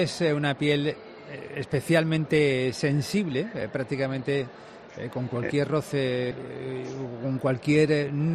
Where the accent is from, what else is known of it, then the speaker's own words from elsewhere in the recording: Málaga, Andalusia, Spain; Eso nos pasa también a los malagueños, que en cualquier sitio buscamos el mar, que no lo perdamos siempre de vista.